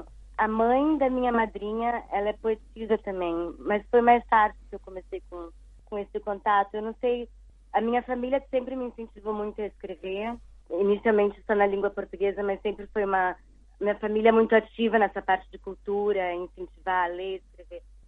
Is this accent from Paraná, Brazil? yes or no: yes; Curitiba, Paraná, Brazil; moved away as an adult; also born or lived in Rio de Janeiro / São Paulo / United States; now in China; Eu sou de Curitiba, mas já há muito tempo que eu não moro lá. Eu me mudei para o Rio de Janeiro, depois São Paulo. Estudei nos Estados Unidos e trabalhei lá por quase 10 anos.